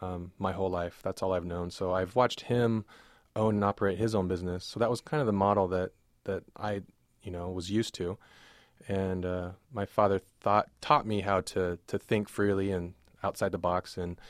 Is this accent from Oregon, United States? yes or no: yes; Salem, Oregon, United States; I grew up right here in Salem. I'm born at the Salem Hospital, went to North Salem High School, and on to Chemeketa in Oregon State. So I'm a hometown boy through and through.